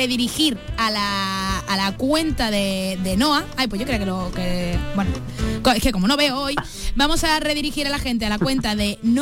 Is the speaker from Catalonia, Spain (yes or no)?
no; Andalusia, Spain; also born or lived in Madrid; yo como andaluza que ha vivido en Madrid